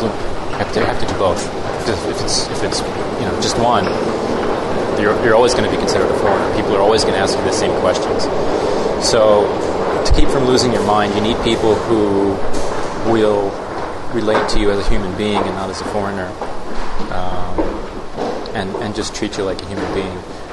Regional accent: United States; I just felt like I didn't know anybody in America anymore.

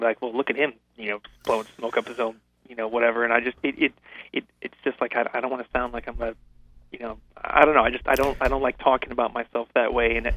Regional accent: Michigan, United States; also born or lived in Arizona; I came from Michigan. I was born in Arizona. My dad was in the Air Force, so we moved around a ton when I was a kid. And both my parents are originally from Michigan, so we settled back there.

